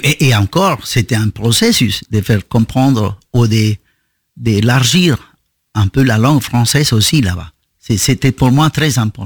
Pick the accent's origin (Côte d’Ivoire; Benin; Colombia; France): Colombia; Chocó; Je viens d'une région de la Colombie où tous les esclaves ont fui. Je suis né dans ces régions, les régions de Choco.